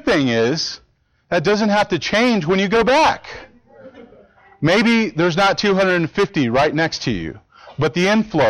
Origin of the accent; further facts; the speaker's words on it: Kyle, Texas, United States; You know, I grew up near Austin, but I didn't grow up in Austin. Actually, at the time, it was just a smaller town, a small town called Kyle.